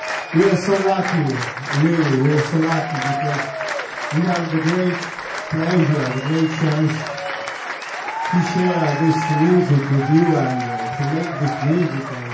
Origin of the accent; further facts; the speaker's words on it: Italy; we come from Italy, which is a place where in the 70s culture was here.